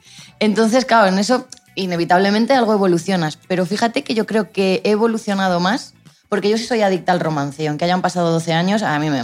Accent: Santander, Cantabria, Spain; Pues me define que soy de Santander, eso implica tener un carácter del norte

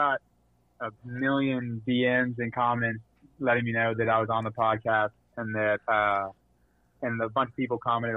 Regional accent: Lexington, Kentucky, United States; accent: southern; Yeah, I'm from Lexington, Kentucky.

